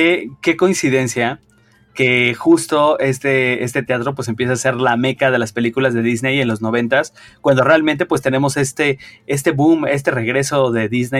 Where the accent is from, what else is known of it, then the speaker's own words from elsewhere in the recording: Mexico; Yo como mexicano, teniendo tantas joyas arquitectónicas en México